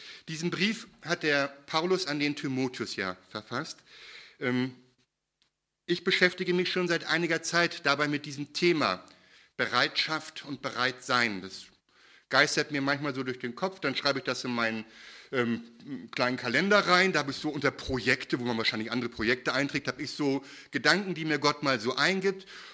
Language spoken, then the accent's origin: German; East Germany, Germany; Ich bin ja in der DDR aufgewachsen und habe erst mit 18 Jahren Jesus gefunden und mich für ihn entschieden.